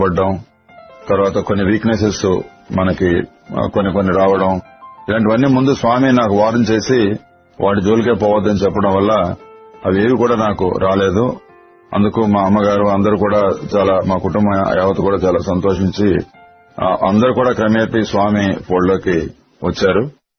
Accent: Andhra Pradesh, India; మాది శ్రీకాకుళం జిల్లా.

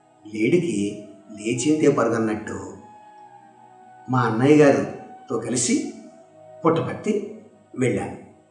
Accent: Kolamuru, Andhra Pradesh, India; రాజమహేంద్రికి సమీపంలో ఉన్నటువంటి మా స్వగ్రామం కోలమూరు

